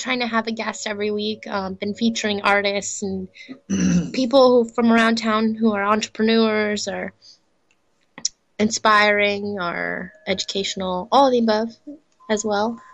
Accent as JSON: {"language": "English", "town": "Lemon Grove", "region": "California", "country": "United States", "tie": "born or raised there", "said": "live from the Love Lab in my hometown of Lemon Grove."}